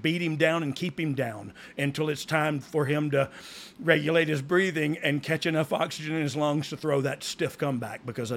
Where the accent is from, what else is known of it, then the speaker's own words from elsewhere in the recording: Pensacola, Florida, United States; So I had to do Finn – Seth Rollins versus Cody here in Pensacola, my hometown of Pensacola, for the live event because somebody got injured.